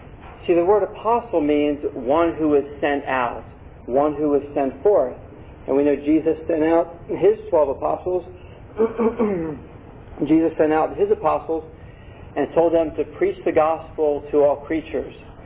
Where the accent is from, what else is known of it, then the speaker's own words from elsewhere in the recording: Philadelphia, Pennsylvania, United States; when I was born and raised up in Philadelphia